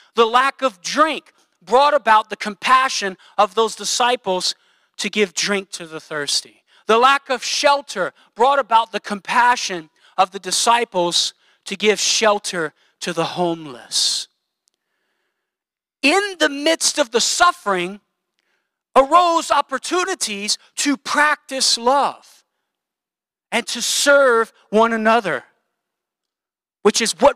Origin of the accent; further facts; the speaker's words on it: Louisiana, United States; And as a Cajun, I would have been going out of my mind because I want that food.